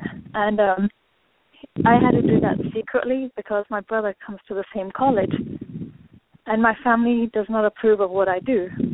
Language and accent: English; United Kingdom; Okay, basically, I'm a British Muslim, like you said.